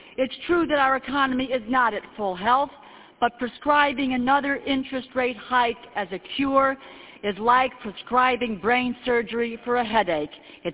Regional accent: Connecticut, United States; In my home state of Connecticut, where job growth continues to lag behind the rest of the country

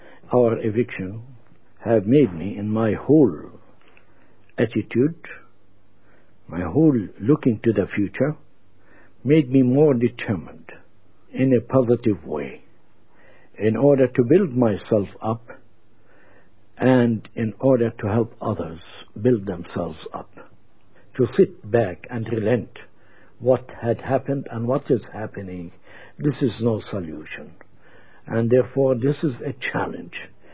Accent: Lod, Central District, Israel; now in Ramallah, Palestine; My hometown where I was born, Lydda, Palestine, and now it's called Lydda, Israel. We were evicted of our home in 1948 when the Israelis took over my hometown, and we came here to Ramallah on the West Bank.

